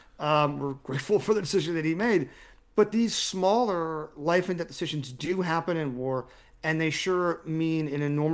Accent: United States; certainly not consistent with the values that I was raised with as an American.

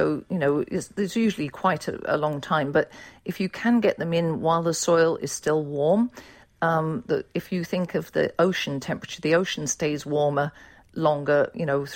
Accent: England, United Kingdom; I'm English.

